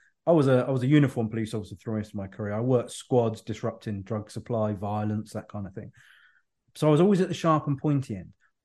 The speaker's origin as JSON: {"language": "English", "town": "Birmingham", "region": "West Midlands", "country": "United Kingdom", "tie": "born there", "lives_now": "Isle of Wight, United Kingdom", "said": "I live on the Isle of Wight, but I was born in Birmingham. So I've been around people with strong accents all my life."}